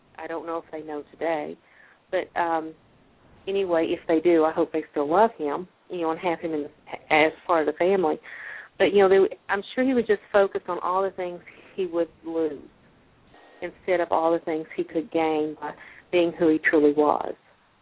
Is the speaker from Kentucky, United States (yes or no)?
yes; Kentucky, United States; even though I'm from Kentucky, and contrary to a lot of belief, I don't feel like I'm a person that is prejudiced or homophobic.